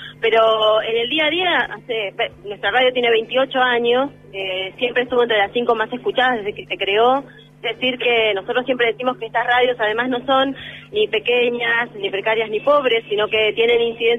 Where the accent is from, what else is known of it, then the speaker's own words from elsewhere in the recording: Viedma, Río Negro, Argentina; Sí, yo soy de Viedma, de Río Negro.